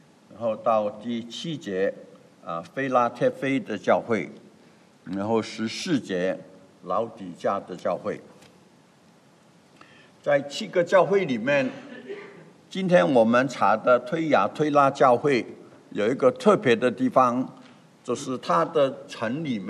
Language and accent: Chinese; China; 就好像我们中国人叫当老师的把孔夫子当作这个老师的神